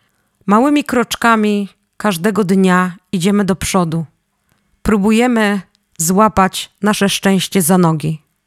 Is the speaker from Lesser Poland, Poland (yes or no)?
no; Poznań, Greater Poland Voivodeship, Poland; Jestem poznanianką, mam waleczną naturę.